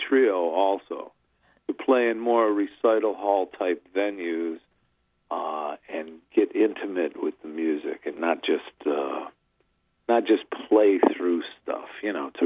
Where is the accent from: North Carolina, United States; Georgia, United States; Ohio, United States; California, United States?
Ohio, United States; Cleveland; Carmen Castaldi on drums, who I grew up with in Cleveland